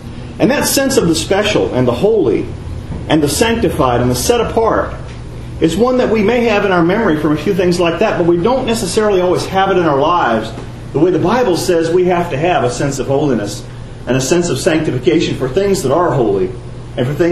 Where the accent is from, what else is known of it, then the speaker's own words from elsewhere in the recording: Bangor, Maine, United States; and I grew up in Bangor, Maine, by the way, not very far from here, just up the road a few hours.